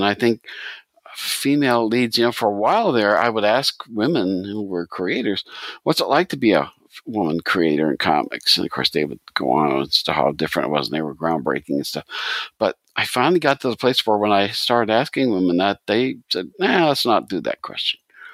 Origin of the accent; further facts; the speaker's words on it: Pennsylvania, United States; I started watching a new show that's up from my hometown up in Pennsylvania.